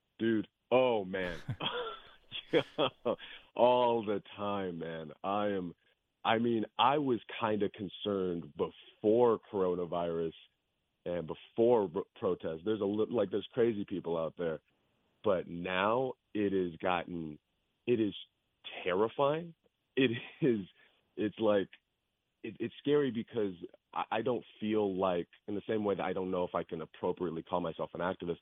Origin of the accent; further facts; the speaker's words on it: Riverside, California, United States; And where I grew up in Riverside, I was usually the only Black person.